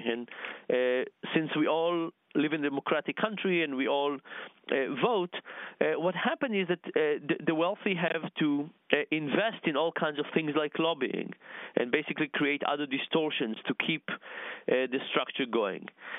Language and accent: English; Israel; So I grew up in Israel where taxes are very high